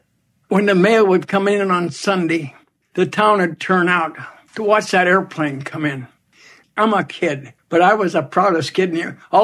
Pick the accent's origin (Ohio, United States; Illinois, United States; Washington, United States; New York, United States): Ohio, United States; Columbus; born there; I was born in Columbus, Ohio.